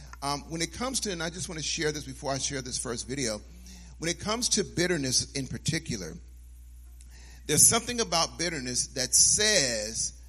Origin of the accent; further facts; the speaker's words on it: Chicago, Illinois, United States; I'll just blame it that on the fact that I was born and raised in Chicago.